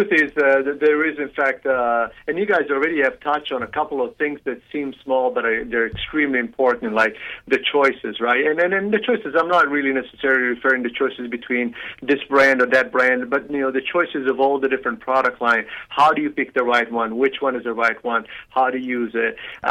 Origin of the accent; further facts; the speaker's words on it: Italy; I was born and raised in Italy.